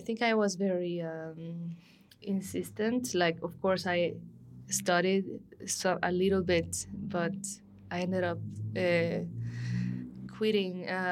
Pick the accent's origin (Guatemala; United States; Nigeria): Guatemala; Guatemala City, Guatemala Department; I'm from Guatemala City as well.